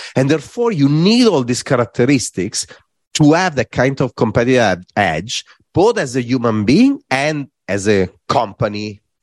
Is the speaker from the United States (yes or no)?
no; Varese, Lombardy, Italy; I was in Varese, in my hometown, and I'm in this bus and I'm going to, it was lunchtime, and I was going home to get my bag to go to practice for soccer.